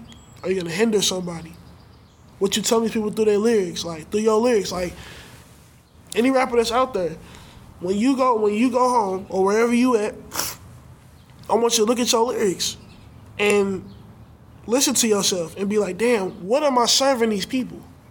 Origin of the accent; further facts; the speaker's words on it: St. Louis, Missouri, United States; Yeah, I grew up here in St. Louis all my life. Hazelwood, especially.